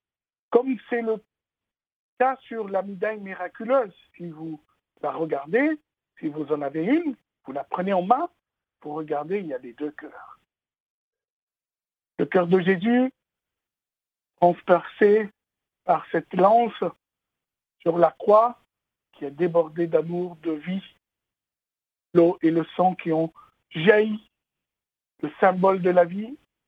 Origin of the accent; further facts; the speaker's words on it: Lebanon; now in France; Donc je suis Libanais d'origine, vous l'aurez deviné, maronite de rite, et catholique de pratique latine. Je suis en France depuis bientôt 35 ans.